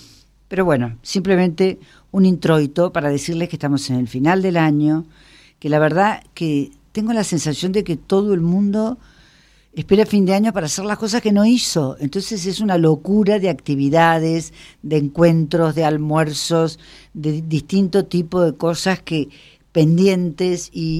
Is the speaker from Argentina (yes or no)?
yes; Córdoba, Argentina; como cordobesa que soy, me llena de alegría